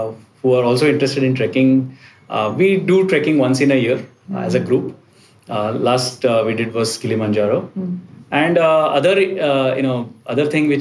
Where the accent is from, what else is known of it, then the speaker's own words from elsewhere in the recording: Mumbai, Maharashtra, India; Yes, born and brought up in Mumbai.